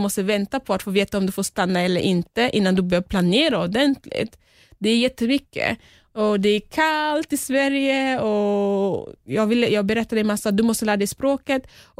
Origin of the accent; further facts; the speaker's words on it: Cameroon; moved away; jag har ju inte bott i Kamerun på länge, men när jag växte upp i Kamerun